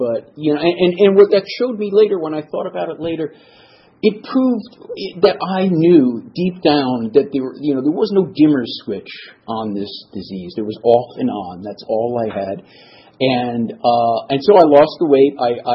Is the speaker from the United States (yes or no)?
yes; East Coast, United States; also born or lived in Denver, United States / Florida, United States; I was from the East Coast. We moved to Denver. We moved back. We moved to Florida.